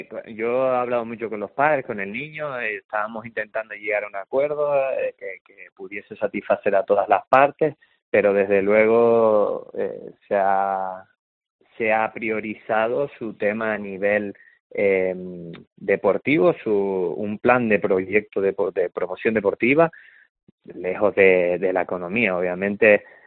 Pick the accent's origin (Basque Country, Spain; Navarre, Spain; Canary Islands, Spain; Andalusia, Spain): Canary Islands, Spain; Yo a día de hoy la verdad que me considero sobre todo canario, y eso lo he defendido siempre.